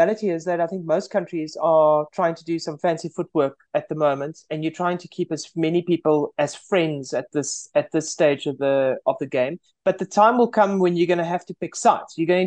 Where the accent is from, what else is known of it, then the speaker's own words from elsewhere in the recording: South Africa; as a South African